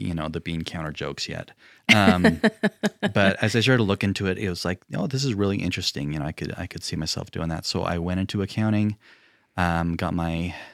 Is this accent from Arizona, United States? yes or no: no; Salem, Utah, United States; now in Provo, United States; I grew up in Salem. And so we moved back down here to Provo